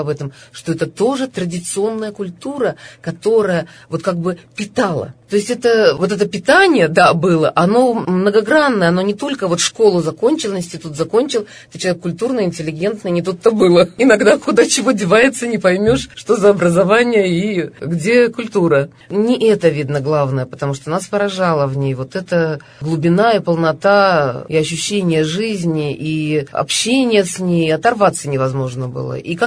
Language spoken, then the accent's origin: Russian; Southern Urals, Russia; я с Южного Урала, у меня, наверное, что-то другое было, какая-то манера была другая, корни другие.